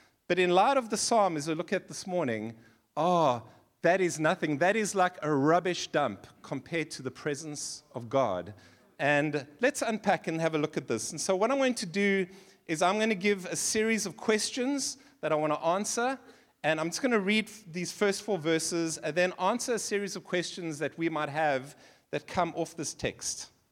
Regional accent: Seychelles; born there; I was born in the Seychelles. The Seychelles is it's like Mauritius, but about 100 times better. Seychelles is north of Mauritius, and I was born there. My family come from there. I'm like 15th generation Seychellois.

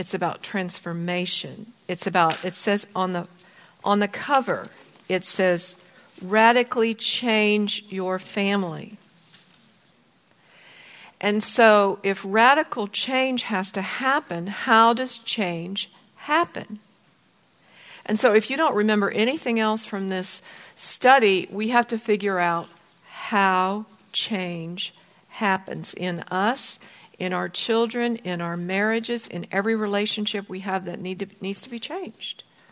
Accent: Bozeman, Montana, United States; as the oldest child of four, growing up in Bozeman, Montana, I had a great childhood.

